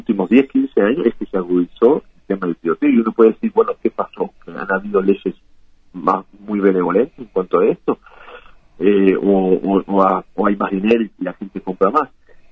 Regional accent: Minas, Lavalleja, Uruguay; born there; moved away; la partida de nacimiento dice que soy de Minas.

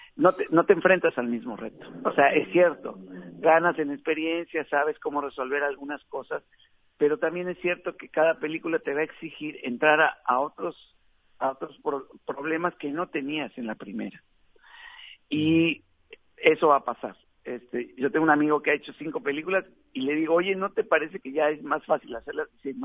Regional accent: Mexico; accent: Mexican; now in Salto, Uruguay; yo tengo 15 años viviendo en Uruguay y 13 viviendo en Salto. Entonces, aunque mi acento sigue siendo el mexicano, pues yo ya me siento salteño

